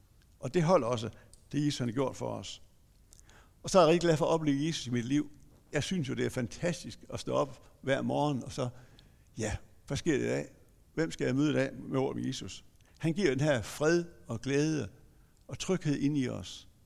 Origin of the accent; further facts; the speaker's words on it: Iran; Danish is a second language; now in Denmark; Det ved jeg godt, at mange tror, når jeg kommer fra Iran